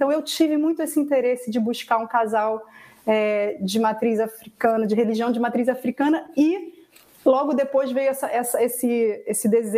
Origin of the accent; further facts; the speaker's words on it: Rio de Janeiro, Brazil; eu sou uma mulher brasileira, nascida e criada no Rio de Janeiro, tenho dois filhos, Branca e Fênix.